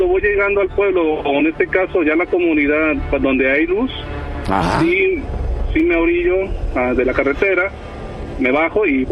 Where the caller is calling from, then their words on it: Cocula, Jalisco, Mexico; Te hablo de Cocula, Jalisco.